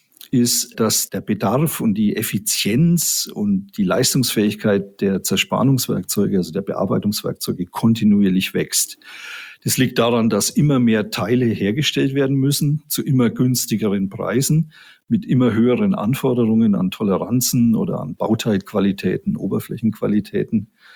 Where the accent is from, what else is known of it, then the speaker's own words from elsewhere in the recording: Erlangen, Bavaria, Germany; Ich bin gebürtiger Mittelfranke. Ich komme aus Erlangen.